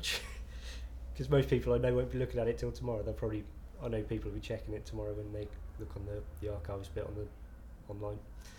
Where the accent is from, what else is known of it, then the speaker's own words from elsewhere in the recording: Bristol, South West England, United Kingdom; also born or lived in Dorset; I was born in Bristol, stayed there for about 12 years because my mum was working there.